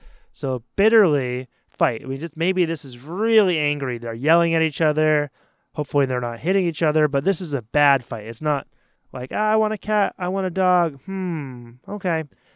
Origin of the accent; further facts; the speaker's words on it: United States; accent: American; I'm American, so I pronounce it with a soft T, like bitterly, bitterly.